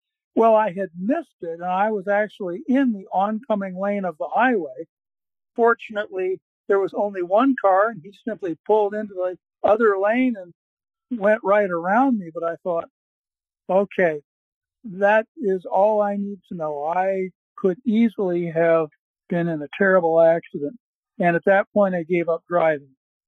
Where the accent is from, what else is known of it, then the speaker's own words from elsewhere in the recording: Kohlberg, Wisconsin, United States; from Kohlberg, Wisconsin.